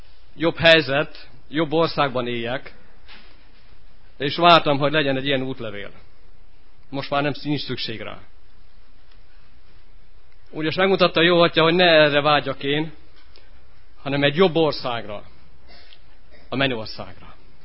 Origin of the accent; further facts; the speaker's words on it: Săcueni, Bihor, Romania; now in Karcag, Hungary; Karcagról jöttem, de 88-ba kerültem ki Székelyhídról.